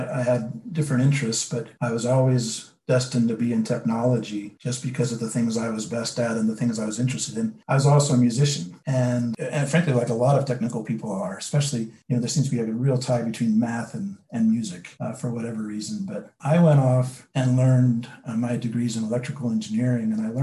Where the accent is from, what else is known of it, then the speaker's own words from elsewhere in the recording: Utah, United States; You know, I came from Emory County High School and I always wanted to live here.